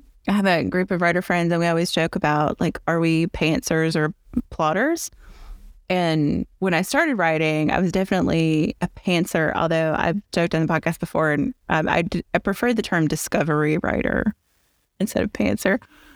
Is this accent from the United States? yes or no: yes; the South, United States; Which, as a Southerner, I'm offended.